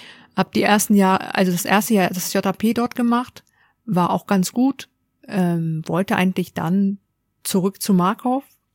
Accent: Hamburg, Germany; born or raised there

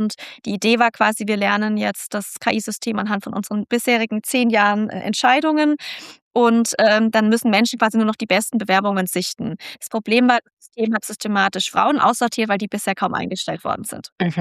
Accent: Germany; Ich bin eine weiße Frau, ich komme aus der Mittelschicht, aus Deutschland

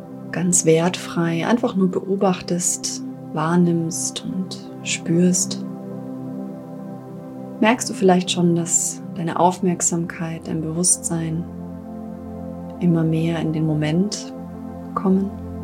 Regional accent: Bavaria, Germany; In Bayern, wo ich herkomme

